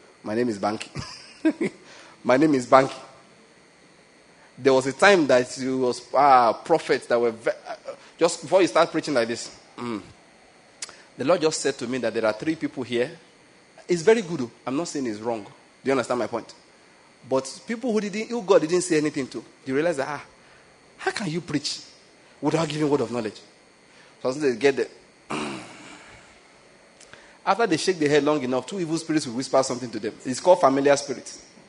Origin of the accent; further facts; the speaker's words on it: Lagos, Nigeria; Because then, I came from Lagos and we're discussing different gist.